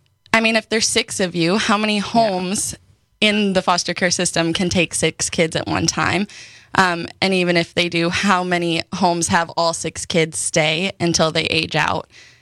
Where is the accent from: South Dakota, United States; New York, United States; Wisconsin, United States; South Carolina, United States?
Wisconsin, United States; Milwaukee; born there; also born or lived in Hurley